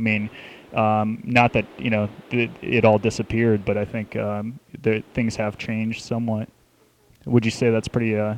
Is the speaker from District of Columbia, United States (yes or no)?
yes; Washington, District of Columbia, United States; I'm from the Washington D.C. area